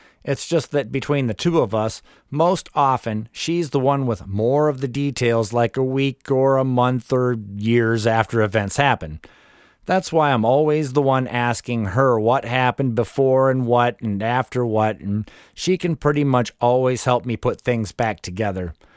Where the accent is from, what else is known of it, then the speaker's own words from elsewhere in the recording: Lansing, Michigan, United States; She's from the Kalamazoo area, and I'm from Lansing.